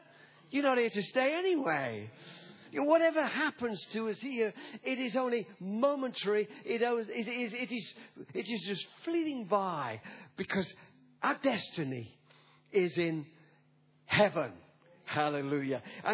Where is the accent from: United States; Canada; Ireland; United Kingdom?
United Kingdom; England; now in Australia; I come from England, as you know, but I love Australia, and we've made this our adopted home. We love it. We're Aussies. You could tell by the accent. I'm an Aussie.